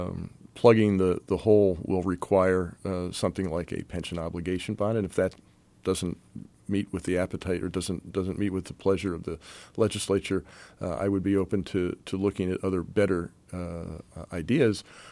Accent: Pennsylvania, United States; I think we have a responsibility as Pennsylvanians. I'm from York County.

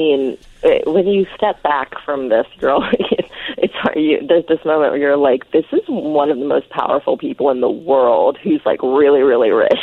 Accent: United States; I mean, as an American, we have it's nice to watch because there's so little investment.

